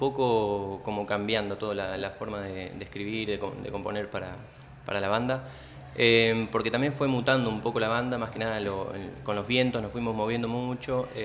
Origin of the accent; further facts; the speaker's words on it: La Pampa, Argentina; somos todos de La Pampa, compartimos como esa identidad.